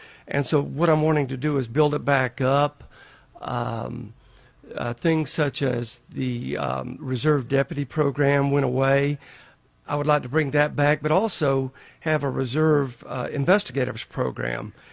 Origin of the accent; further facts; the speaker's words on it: Georgia, United States; now in Hall County, United States; I've been living here in Hall County for 11 years this June. I grew up in Clayton County.